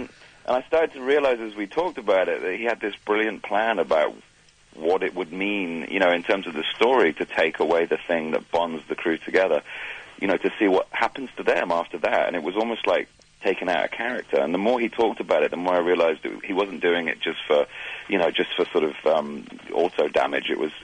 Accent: United Kingdom; As a Brit

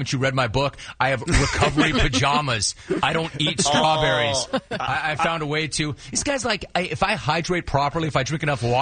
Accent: Los Angeles, California, United States; but I grew up in Los Angeles. I was a gigantic Dodgers honk on the way up.

